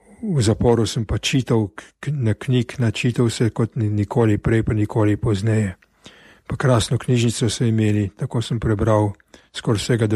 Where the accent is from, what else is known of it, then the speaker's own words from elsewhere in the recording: Ljubljana, Central Slovenia, Slovenia; Sem rekel, da sem Ljubljančan in po zakonuh me vsaka občina lahko izžene v mojo rojstno občino, to je pa Ljubljana.